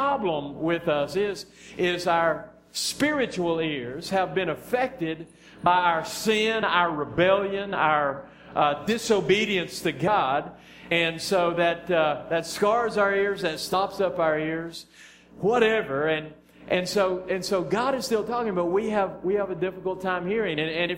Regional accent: Texas, United States; accent: Texan; first language English; But he was speaking to me in English because that's my native language, or Texan is anyway.

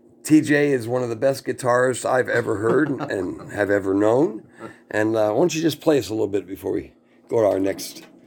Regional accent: Knox, Indiana, United States; So here off in beautiful Indiana, Knox, Indiana, my hometown where I grew up and where I graduated from high school

